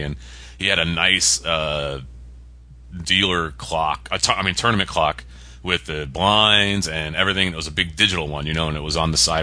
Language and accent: English; Florida, United States; no, dude, I'm from Florida. My blood is thinner than water.